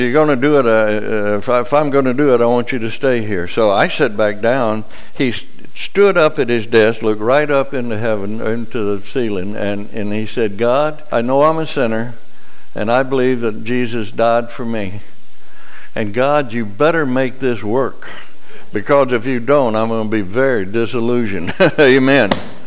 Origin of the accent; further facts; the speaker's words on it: Mississippi, United States; I thought, oh, Lord, I wouldn't know it. I'm just from Mississippi.